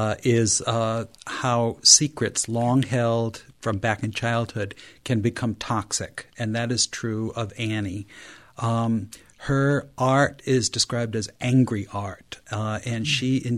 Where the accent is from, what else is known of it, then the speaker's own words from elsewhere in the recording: Norwich, Connecticut, United States; My Three Rivers, Connecticut is a kind of a crossbreed between Norwich, my hometown, some Willimantic, and some New London thrown in.